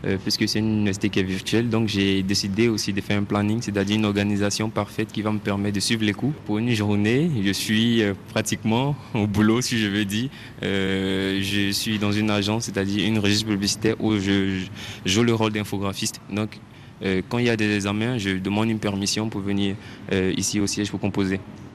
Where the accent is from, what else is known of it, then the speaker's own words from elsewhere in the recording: Divo, Lôh-Djiboua, Côte d’Ivoire; now in Abidjan, Côte d'Ivoire; Je viens de la région du Lobe d'Ivoire, précisément à Divo, et j'avais la possibilité de rester à Divo et suivre les cours, mais j'ai préféré venir ici à Abidjan